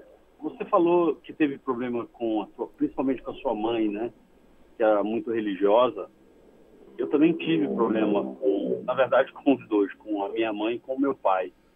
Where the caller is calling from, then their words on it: São Paulo, Brazil; Eu sou da Zona Sul, do Jabaquara.